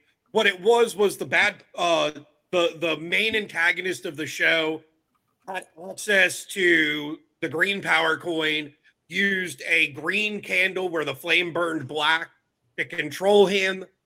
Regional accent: North Carolina, United States; But of course, you know, I'm from North Carolina. Our barbecue sauce is really fucking different.

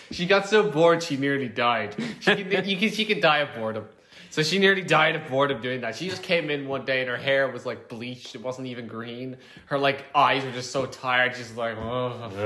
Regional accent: Ireland; I'm Irish. I should be able to do a Scottish accent.

